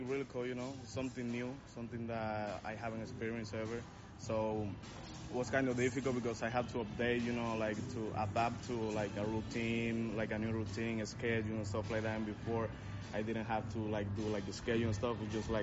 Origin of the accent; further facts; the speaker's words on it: Puerto Plata, Dominican Republic; English is a second language; I'm from Puerto Plata. It's like the north of the country.